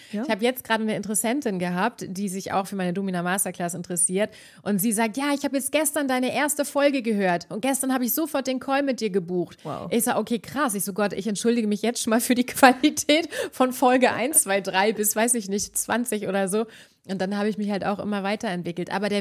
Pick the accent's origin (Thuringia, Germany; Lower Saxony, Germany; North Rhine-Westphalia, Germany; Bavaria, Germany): Lower Saxony, Germany; Himmelpforten; moved away as an adult; also born or lived in London; now in Hamburg, Germany; ich bin auch nur ein kleines Mädchen vom Dorf, ne? Ich komme aus Himmelpforten. Ich bin mit 19, weil ich in meiner Dorfdisco Hainbokel einen Jungen aus Hamburg kennengelernt habe, wegen dem nach Hamburg gezogen